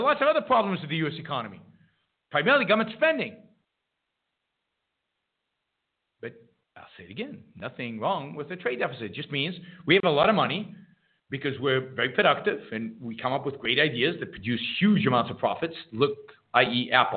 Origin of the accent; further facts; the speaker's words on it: Canada; As a Canadian, if we went to war with the U.S. and cut off steel